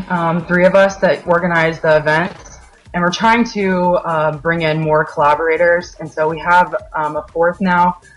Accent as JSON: {"language": "English", "town": "Indianapolis", "region": "Indiana", "country": "United States", "tie": "born or raised there", "said": "when I returned back home to my hometown of Indianapolis, what I realized is like, you can be happy anywhere as long as you have a community."}